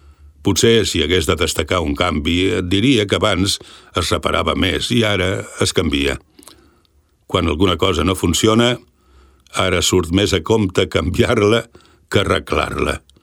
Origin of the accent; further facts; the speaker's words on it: Les Oluges, Catalonia, Spain; now in Sant Joan, Spain; No, jo sóc de les Oluges. Vaig venir a viure a Sant Joan quan em vaig casar.